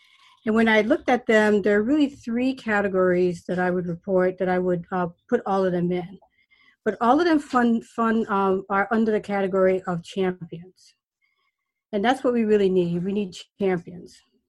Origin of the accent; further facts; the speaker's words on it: New York City, New York, United States; I grew up in Bronx, New York, and from the very earliest I can remember, I wanted to work in the federal government.